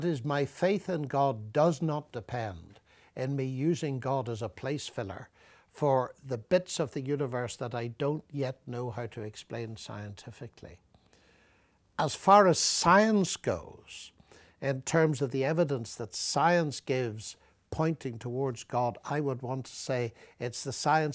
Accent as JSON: {"language": "English", "country": "Ireland", "said": "possibly because I'm an Irishman"}